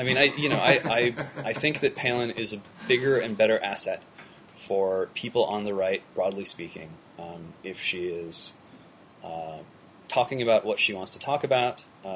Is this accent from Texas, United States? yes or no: no; California, United States; I know that in my home state, California